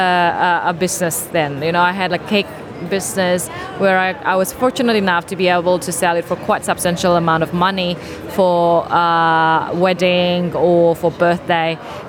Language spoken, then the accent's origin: English; Indonesia; first language Indonesian; English is a second language; also born or lived in Singapore; I speak two languages by default, my mother tongue, Indonesian language, and then English. And then I lived in Singapore for 7 years, so I speak a bit of Chinese.